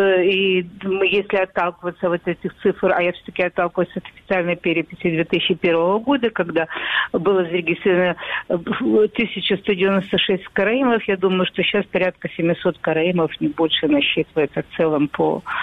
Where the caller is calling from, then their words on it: Melitopol, Zaporizhzhia Oblast, Ukraine; Салам алейкум, я вас приветствую из Мелитополя.